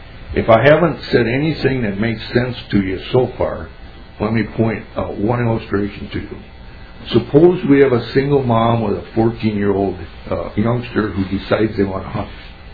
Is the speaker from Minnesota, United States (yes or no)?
yes; Minnesota, United States; I am a native Minnesotan, and I'm proud of that.